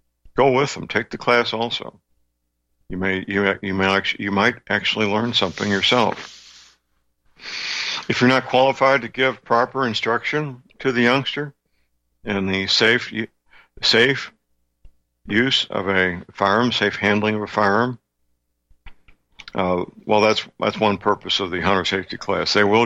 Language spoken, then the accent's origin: English; Missouri, United States; I'll click on my home state, Missouri, here, and see what pops up.